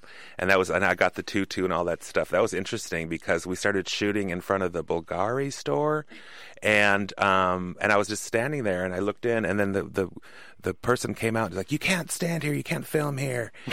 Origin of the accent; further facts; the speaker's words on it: Reykjavik, Capital Region, Iceland; English is a second language; moved away as an adult; now in San Francisco, United States; So I moved to San Francisco from Reykjavik, Iceland in the early 90s.